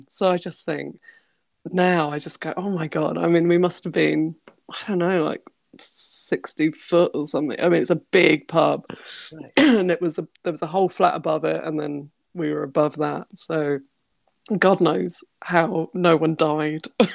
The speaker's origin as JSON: {"language": "English", "region": "London", "country": "United Kingdom", "tie": "born or raised there", "said": "But so we grew up mainly in Fulham and in Shepherd's Bush, which is West London down the road."}